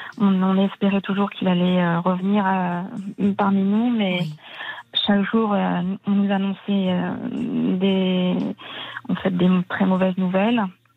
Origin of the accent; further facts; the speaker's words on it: Algeria; born there; moi, je suis née en Algérie.